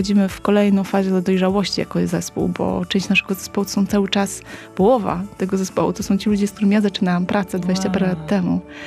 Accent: central Poland, Poland; pochodzę z centralnej Polski

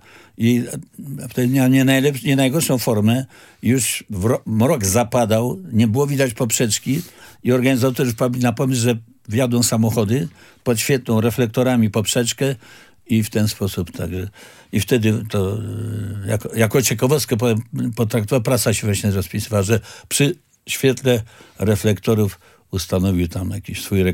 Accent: Gdańsk, Pomeranian Voivodeship, Poland; also born or lived in Warsaw; Urodziłem się w Warszawie, ale mówię o tym dlatego, że jak mówisz o sporcie, no to jako młodzi ludzie organizowaliśmy sobie tutaj różne zawody na tych Sielcach.

